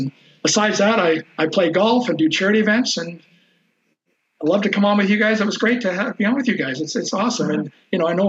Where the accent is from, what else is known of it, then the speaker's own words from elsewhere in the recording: Kelowna, British Columbia, Canada; also born or lived in Vancouver / Prince George; When I was born in Vancouver, moved to Kelowna when I was seven, and I started playing hockey in Kelowna, I was just a house league player.